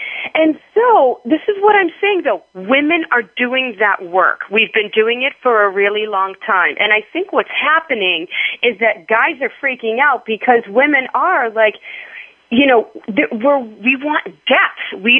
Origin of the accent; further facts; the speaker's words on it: East Coast, United States; I'm from the East Coast, and right now, I've been in Boston for 2 weeks, so I've lost the ability to pronounce my R's.